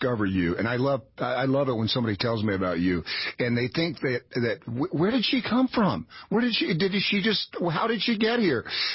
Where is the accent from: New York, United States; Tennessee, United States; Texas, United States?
Tennessee, United States; Knoxville; I love your stuff so much, and it's partly, I think, because you're also from my hometown of Knoxville, Tennessee.